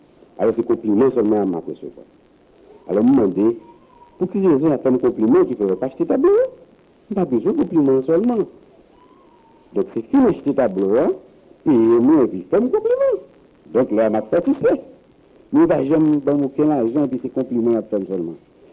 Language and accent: French; Jacmel, Sud-Est, Haiti; born there; Jacques Mel. Oh, c'est mon pays natal.